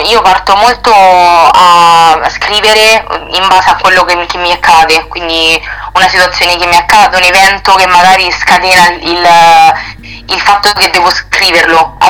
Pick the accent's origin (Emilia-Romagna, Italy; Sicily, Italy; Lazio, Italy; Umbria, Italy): Umbria, Italy; Terni; una scuola qua nella mia città, che sono di Terni.